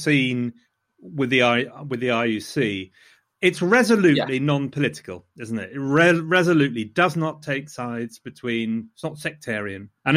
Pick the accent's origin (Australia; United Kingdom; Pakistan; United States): United Kingdom; Loughborough, East Midlands; I'm not Northern Irish and haven't lived through that. And, you know, I come from Loughborough.